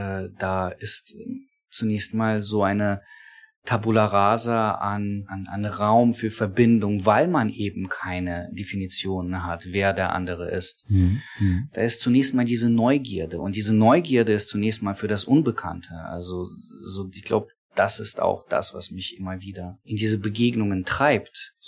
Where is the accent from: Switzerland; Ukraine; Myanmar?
Ukraine; Ich komme aus der Ukraine, bin sozialisiert mit vielem aus der Sowjetunion